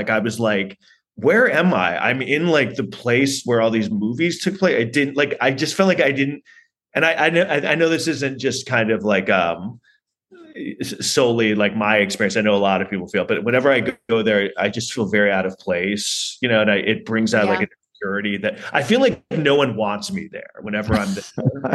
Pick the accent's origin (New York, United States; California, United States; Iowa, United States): New York, United States; New York City; I'm from New York City and like I grew up so fascinated and enamored with movies